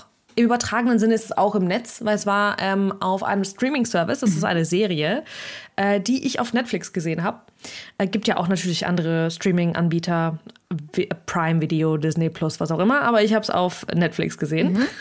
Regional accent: Russia; now in Germany; ich war so in Deutschland und so, und ich bin aber, komme aus Russland ursprünglich

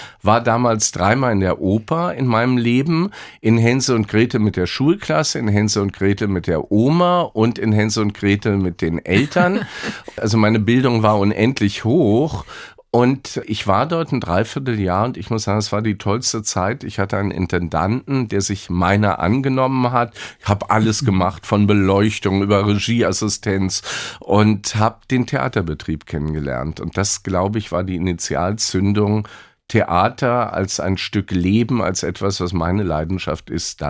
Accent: Berlin, Germany; Und ich bin in Berlin groß geworden.

